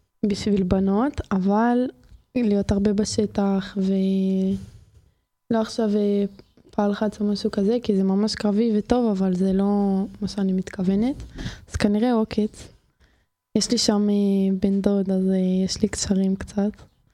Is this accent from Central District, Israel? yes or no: yes; Modi'in, Central District, Israel